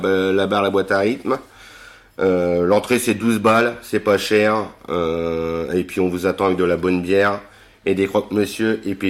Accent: Saint-Quentin, Hauts-de-France, France; ils sont ravis de venir jouer chez nous à Saint-Quentin aussi, pour la première fois.

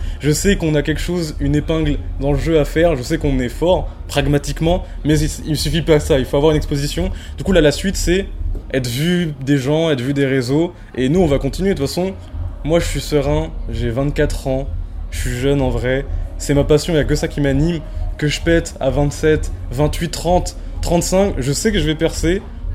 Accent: Reims, Grand Est, France; Je viens de Reims, c'est, faut le dire, on a un public dur, on a une ville dure.

